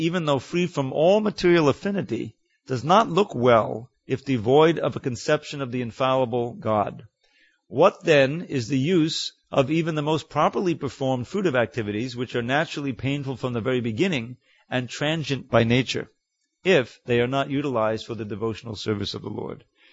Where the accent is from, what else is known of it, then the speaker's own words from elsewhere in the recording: New York City, New York, United States; I grew up in New York City. I was going to the museums.